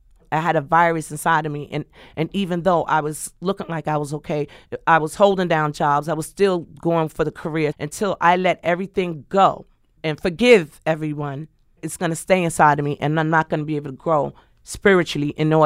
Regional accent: Bronx, New York, United States; as a black female growing up in the Bronx, where everybody thought, you know, like, it's nothing there.

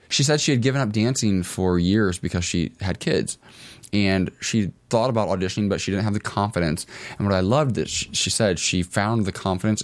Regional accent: Ohio, United States; I grew up in Ohio, so I didn't.

